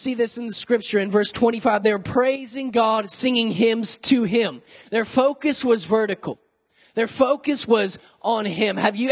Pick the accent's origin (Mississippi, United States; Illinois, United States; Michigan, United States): Mississippi, United States; Hurley; There's this group in my hometown in Hurley, Mississippi.